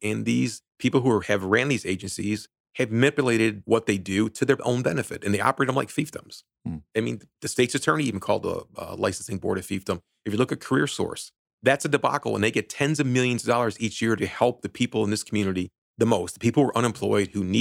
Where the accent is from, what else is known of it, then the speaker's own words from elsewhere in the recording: Midwest, United States; I was born and raised in the Midwest.